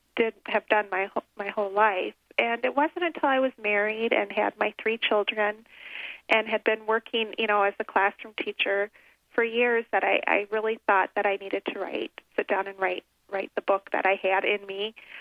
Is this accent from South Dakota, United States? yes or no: yes; South Dakota, United States; born there; I was born in South Dakota when I was quite young.